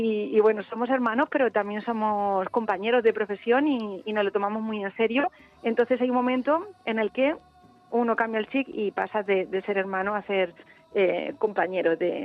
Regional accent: Madrid, Community of Madrid, Spain; nada más que siendo madrileña.

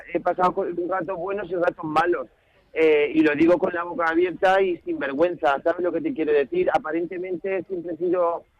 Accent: Spain; lo que somos diseñadores españoles nos encontramos con la dificultad de que no podemos competir con las grandes firmas internacionales

